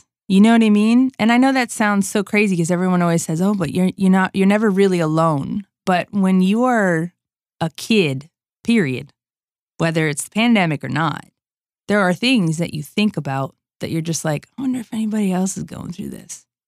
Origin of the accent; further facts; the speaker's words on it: Trenton, New Jersey, United States; I moved from Trenton, New Jersey, okay, where you really don't want your kid outside playing in the street. Like, I grew up playing in those streets